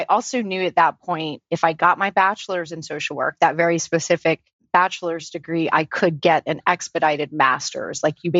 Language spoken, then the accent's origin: English; Blacksburg, Virginia, United States; So I grew up in Blacksburg. So, there is a college university there, but don't let that fool you. When people find out I grew up in Blacksburg, they go, oh, you're a local. It is mountainous. It is pretty blue collar